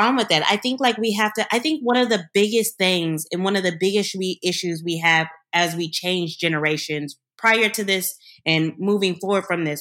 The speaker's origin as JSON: {"language": "English", "town": "Chicago", "region": "Illinois", "country": "United States", "said": "I'm young, I'm Black, I'm from the South Side of Chicago."}